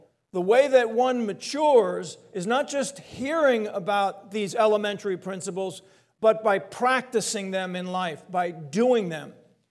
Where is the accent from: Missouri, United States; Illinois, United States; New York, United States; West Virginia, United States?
New York, United States; Long Island; You know, I was brought up in Long Island, and my parents were from Brooklyn.